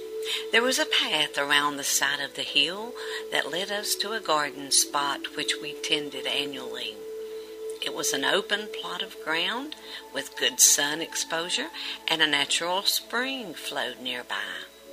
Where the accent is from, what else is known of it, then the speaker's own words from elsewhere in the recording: West Virginia, United States; I want to invite you to walk with me through the woods and around the rugged hills of my childhood home in the coal fields of southern West Virginia.